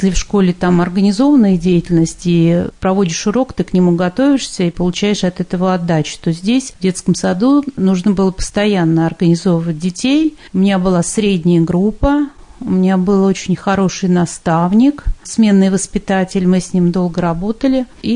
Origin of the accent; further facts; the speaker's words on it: Rybaki, Moscow Oblast, Russia; born there; Я родилась в Раменском районе, в деревне Рыбаки. Заканчивала Малаховскую 8-летнюю школу.